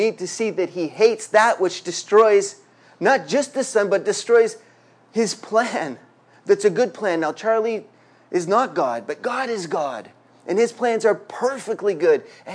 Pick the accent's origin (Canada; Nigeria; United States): Canada; I'm Canadian, by the way.